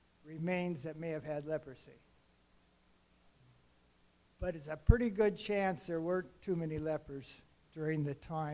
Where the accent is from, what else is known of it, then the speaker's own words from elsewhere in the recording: Southern District, Israel; Oh, well, I'm from the South. The Negev. I'm from the Negev. South Israel.